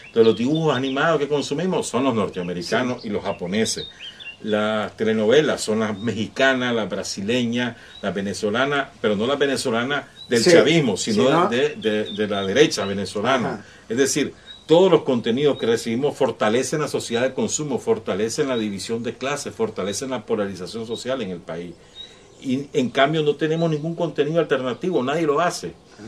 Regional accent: Nicaragua; No somos nosotros los nicaragüenses los que le decimos al mundo lo que ocurre en Nicaragua.

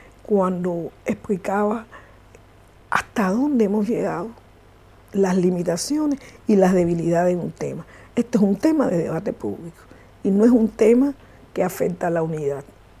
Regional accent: Cuba; Se discute mucho si somos primero cubanos

